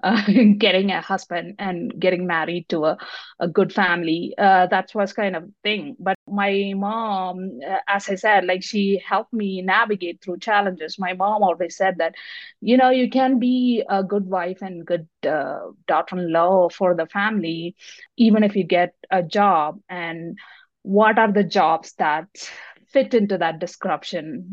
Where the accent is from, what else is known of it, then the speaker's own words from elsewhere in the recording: Kerala, India; English is a second language; I grew up in India, a small state called Kerala. We have like oceans all over and one side mountains. It would be some similar to Florida. And so humidity, beaches. So I grew up in Kerala, India.